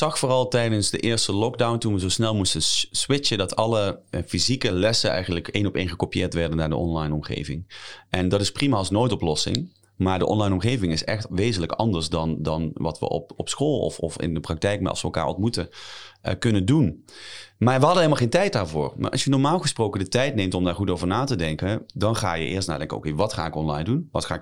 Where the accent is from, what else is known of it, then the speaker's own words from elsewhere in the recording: Limburg, Netherlands; accent: soft G; En jullie horen misschien een klein beetje een zachte G. Dat komt omdat ik uit Limburg kom.